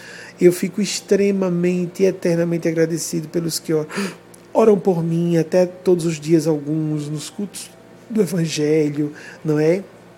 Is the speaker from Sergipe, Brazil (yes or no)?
yes; Sergipe, Brazil; Eu sou sergipano, nasci aqui, amigos, eu conheço o nosso povo.